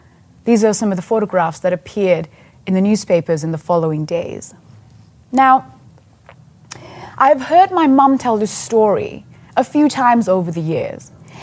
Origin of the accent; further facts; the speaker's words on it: Sri Lanka; I was born and raised in Sri Lanka.